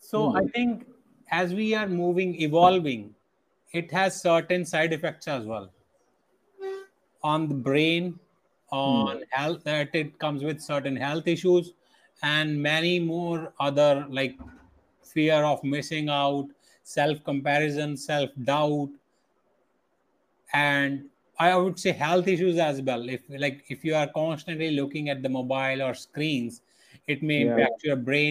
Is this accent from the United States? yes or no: no; India; I am from India, and I've been into IT from last 15 years.